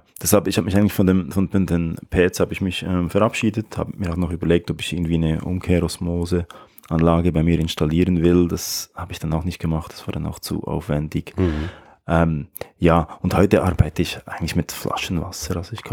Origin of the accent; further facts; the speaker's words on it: Switzerland; In der Schweiz, ich weiß nicht, wie es in Deutschland ist, aber bei uns in der Schweiz wird häufig auch verlängerter Kaffee, man nennt das jeweils Kaffee Creme